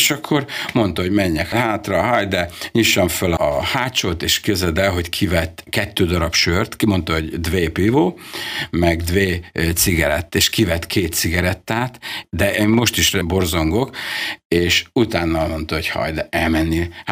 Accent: Hungary; mikor meglátta a paszportot, az útlevelemet, hogy magyar vagyok, akkor egyből azt mondta, hogy 100

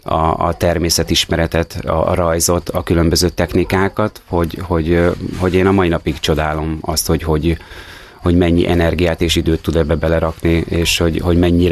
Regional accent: Budapest, Hungary; Mi budapestiek vagyunk, nagyon sokat vagyunk Budapesten is, de most már az idő többségében, vagy túlnyomó többségében itt vagyunk Váraszón, az Ezerdon pihenőházban.

